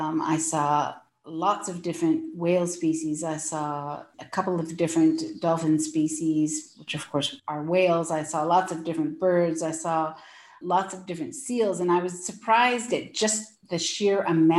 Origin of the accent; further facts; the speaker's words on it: California, United States; I remember when I was about 12 years old, I'm from Sonoma County in Northern California